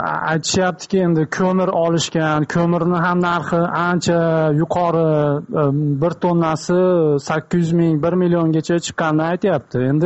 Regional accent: Andijan Region, Uzbekistan; now in Moscow, Russia; Men hozir Moskva shahridaman, Moskvadaman o'zim. Andijon viloyatida tug'ilganman, lekin kecha kuni uy bilan gaplashganimda biz Andijon viloyati Izboskan tumani yangi qishlog'idanmiz.

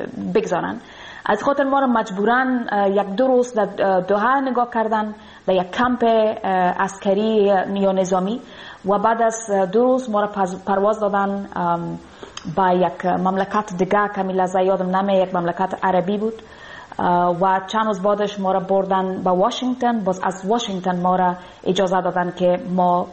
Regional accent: Afghanistan; moved away; افغانستان موطن ما و امرای مردم ما دارم

